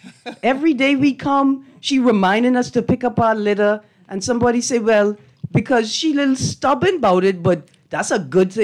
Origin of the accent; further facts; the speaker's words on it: Bahamas; See, because I'm from the Bahamas. I know 175 characters right now.